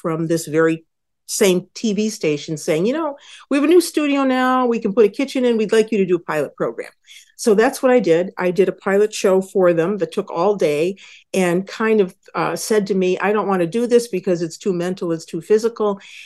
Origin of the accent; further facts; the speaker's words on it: New York, United States; Well, I grew up in Western New York